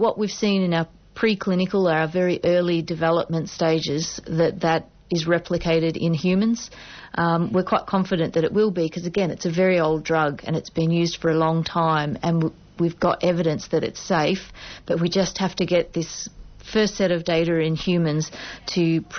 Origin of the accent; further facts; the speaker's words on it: Ballarat, Victoria, Australia; Oh, I'd had so many opportunities when I was growing up in Ballarat.